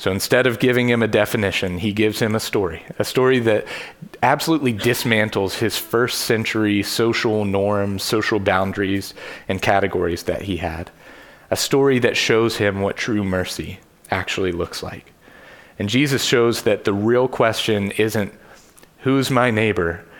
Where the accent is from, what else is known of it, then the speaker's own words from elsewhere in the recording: Kentucky, United States; I'm not from here. I'm from Kentucky.